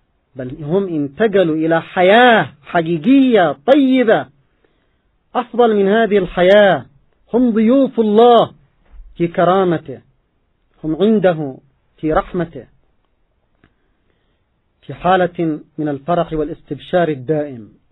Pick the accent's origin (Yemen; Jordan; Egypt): Yemen; نرى ثماره ونرى نتاجه في هذا الزمن عندنا في اليمن